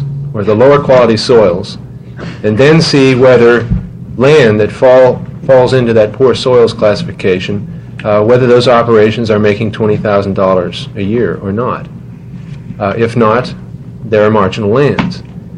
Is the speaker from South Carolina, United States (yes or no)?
no; Oregon, United States; But I'm from Multnomah County. I live in Multnomah County.